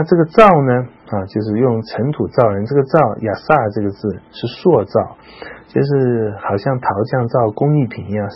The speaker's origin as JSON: {"language": "Chinese", "country": "China", "said": "我们中国人也会说没有气了，气断了"}